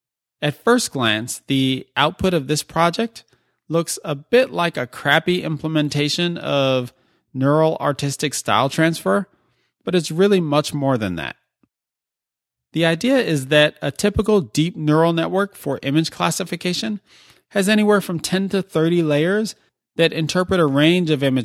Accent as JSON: {"language": "English", "town": "New York City", "region": "New York", "country": "United States", "tie": "born or raised there", "said": "held from September 26th to 27th in New York City, my hometown."}